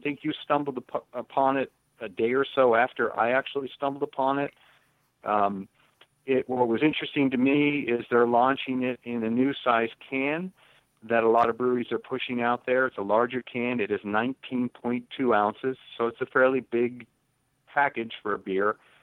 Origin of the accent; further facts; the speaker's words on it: Pennsylvania, United States; I know I'm from Pennsylvania, and so I know if you put out a Penn State beer